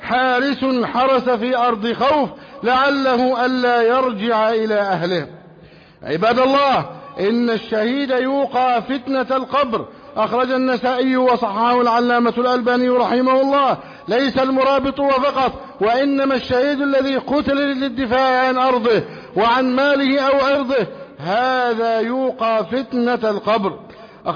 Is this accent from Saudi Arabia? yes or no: no; Egypt; أن يحفظ بلدنا مصر أمنا أمانا